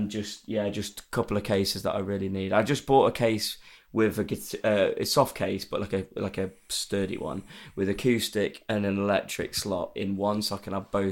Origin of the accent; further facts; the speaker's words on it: Chesterfield, East Midlands, United Kingdom; Yeah, I'm from Chesterfield, and I went to school in Derbyshire.